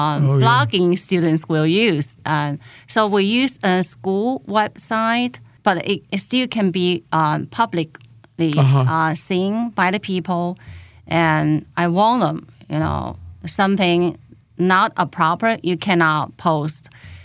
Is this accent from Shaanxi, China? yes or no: no; Tianjin, China; English is a second language; now in Chapel Hill, United States; So when I go back to China, I notice the changes every year. Of the places, even my hometown, Tianjin, some of the streets, I cannot recognize